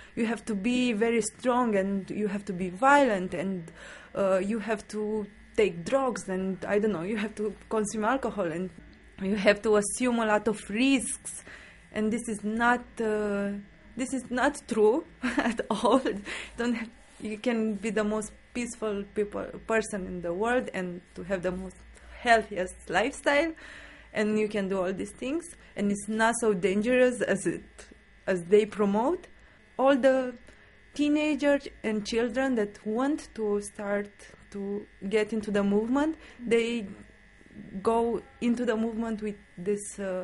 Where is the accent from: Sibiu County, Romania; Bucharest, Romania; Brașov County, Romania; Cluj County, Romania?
Bucharest, Romania; I'm from Bucharest.